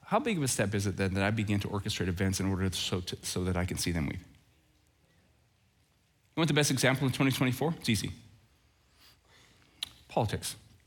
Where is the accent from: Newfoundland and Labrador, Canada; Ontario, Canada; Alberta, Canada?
Alberta, Canada; Red Deer; I'm from Red Deer, so I know a lot.